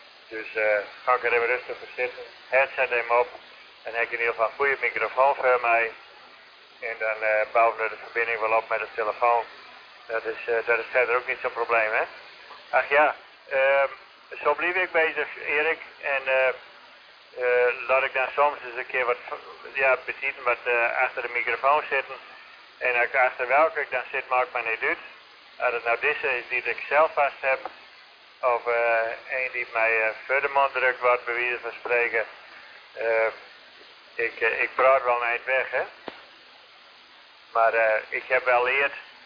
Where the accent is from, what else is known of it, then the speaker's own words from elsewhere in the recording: Netherlands; accent: mix of Gronings and Frisian; ik praat dan een beetje plat op mijn manier, een beetje Grunnings, een beetje Fries in elkaar.